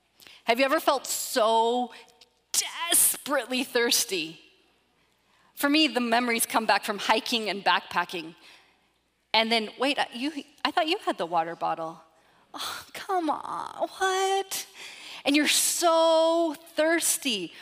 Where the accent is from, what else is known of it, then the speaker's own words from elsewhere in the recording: Seattle, Washington, United States; which I'm from Seattle and not a coffee drinker, I know, disgrace to my whole home city